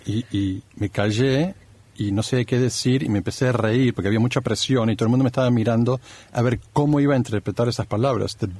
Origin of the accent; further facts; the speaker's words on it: Baltimore, Maryland, United States; born there; also born or lived in Buenos Aires; Nací en Baltimore, viví en Buenos Aires y nunca estuve en Cuba.